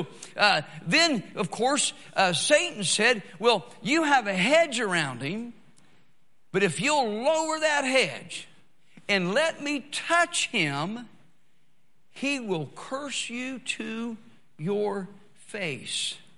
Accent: Tennessee, United States; And so I'm originally from Tennessee, so I don't talk real fast anyway usually.

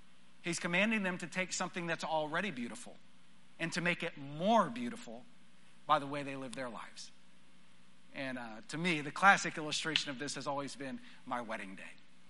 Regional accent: Texas, United States; When I was growing up in West Texas, and I thought about this because I was out there preaching last Sunday, preached in my home church

